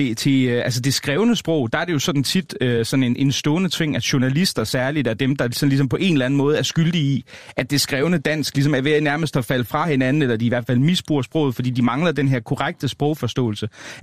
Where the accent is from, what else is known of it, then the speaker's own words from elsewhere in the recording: Aarhus, Central Denmark Region, Denmark; jeg kommer fra Aarhus, og jeg vil tænke, der vil vel være nogen, der står derude og lejlighedsvis godt kan høre, at jeg siger trælster eller betoner ting på en bestemt måde.